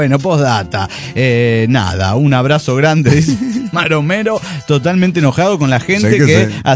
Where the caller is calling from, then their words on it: Chihuahua, Mexico; de Chihuahua, México.